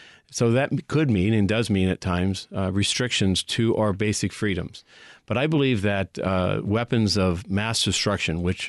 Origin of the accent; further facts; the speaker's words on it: the South, United States; and I grew up in the South during my high school years